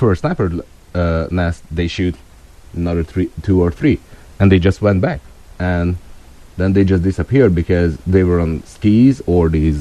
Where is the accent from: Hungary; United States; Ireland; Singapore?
Hungary; Well, I was born and raised in Hungary, and I served